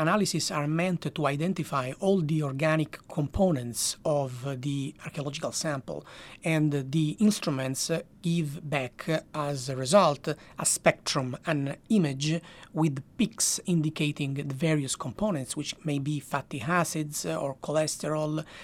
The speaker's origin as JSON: {"language": "English", "town": "Noto", "region": "Sicily", "country": "Italy", "tie": "born or raised there", "said": "this archaeological site is located by my hometown, Noto."}